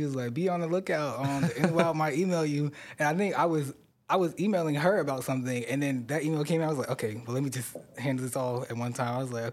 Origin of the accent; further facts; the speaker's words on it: Savannah, Georgia, United States; Okay, well, I am 20 years old. I'm from Savannah, Georgia.